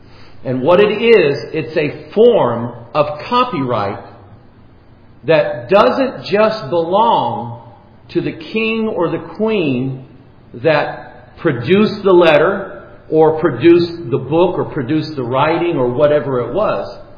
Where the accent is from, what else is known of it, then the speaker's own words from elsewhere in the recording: United States; This is why, I mean, I'm an American.